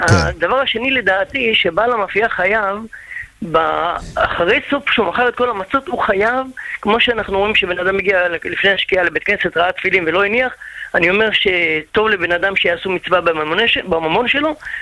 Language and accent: Hebrew; Bnei Brak, Tel Aviv District, Israel